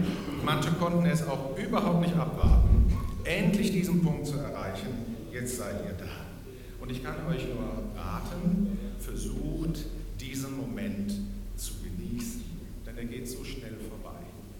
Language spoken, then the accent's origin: German; Rhineland-Palatinate, Germany; Aber ich komme aus einer Weingegend in Deutschland, an der A, das nördlichste Rotweinanbaugebiet Deutschlands.